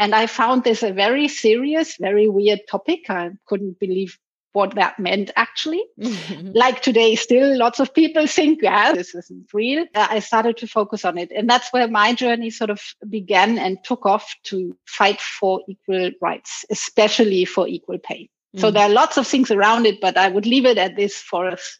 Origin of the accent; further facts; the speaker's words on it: Canary Islands, Spain; also born or lived in Germany; I grew up on the Canary Islands and in Germany. I feel a bit like an international person, having gone to German schools, to English schools.